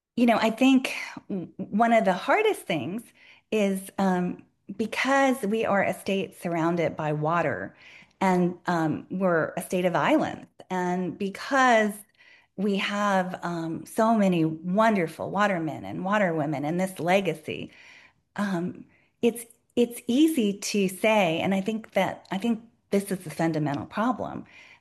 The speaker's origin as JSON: {"language": "English", "region": "the South", "country": "United States", "said": "I'm from the South originally. I've lived here more than 20 years."}